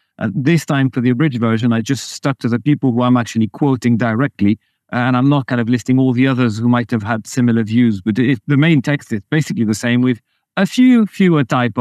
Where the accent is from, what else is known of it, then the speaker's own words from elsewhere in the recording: Belgium; now in England, United Kingdom; My mom's French. I grew up in Belgium, and I've lived in England for 4 or 5 years now.